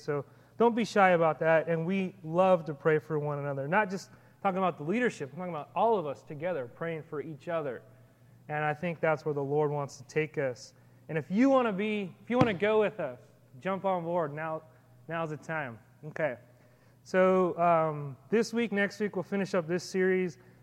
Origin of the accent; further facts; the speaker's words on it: Salinas, California, United States; when I was a kid, I grew up not only in Salinas, but I grew up on the east side of Salinas.